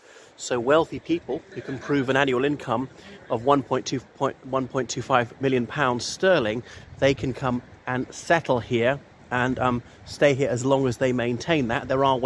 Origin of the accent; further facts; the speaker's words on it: Ireland; now in St. Helier, Jersey; o everybody … from Ireland, and here I am in St. Helier, Jersey